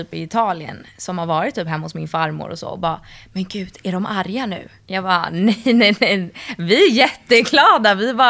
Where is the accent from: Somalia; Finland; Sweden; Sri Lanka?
Sweden; Stockholm, Stockholm County; Och mamma är halvsvensk och halvitaliensk. Men jag är född och uppvuxen här i Sverige. Och ja, alltså jag växte upp i Midsommarkransen utanför Stockholm.